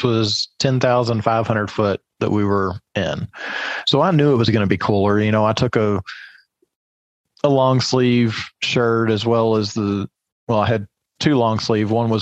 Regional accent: Kentucky, United States; I mean, I grew up in Kentucky, 600 feet elevation.

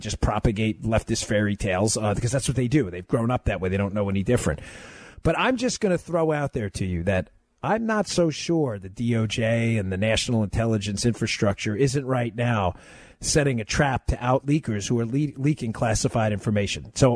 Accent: Maryland, United States; also born or lived in New York, United States; But I grew up in the Northeast, in Maryland and New York.

